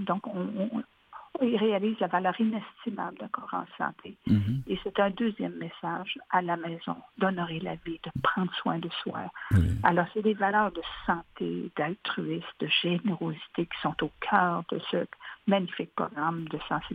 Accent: Rivière-du-Loup, Quebec, Canada; moi, je suis de Rivière-du-Loup

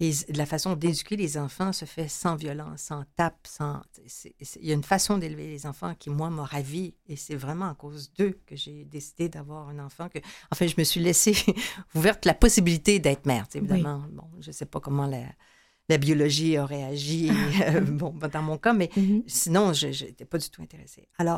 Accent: Quebec, Canada; au Québec, auquel je suis profondément attachée, je suis québécoise, francophone

